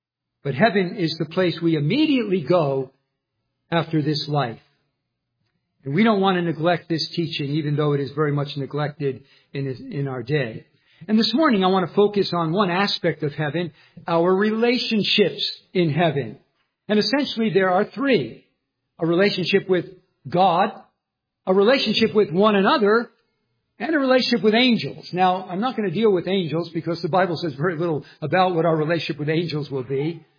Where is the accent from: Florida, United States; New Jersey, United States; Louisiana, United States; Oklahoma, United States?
New Jersey, United States; I can say that because I'm from New Jersey.